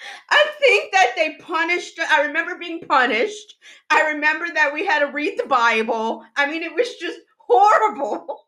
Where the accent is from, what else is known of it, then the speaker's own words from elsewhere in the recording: New Orleans, Louisiana, United States; I'm just like mixed. I'm from New Orleans right now.